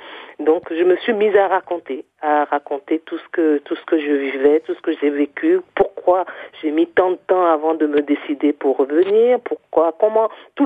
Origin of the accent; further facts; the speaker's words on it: Benin; now in France; ça faisait à peu près une dizaine d'années que j'étais retournée dans mon pays d'origine, le Bénin.